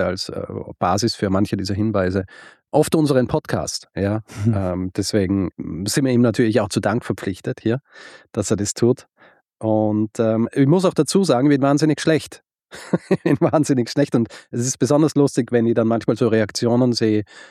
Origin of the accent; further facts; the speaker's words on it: Austria; ich bin Österreicher und ich sage halt, ich spreche halt so einen Buchstaben aus, wie da steht, nicht?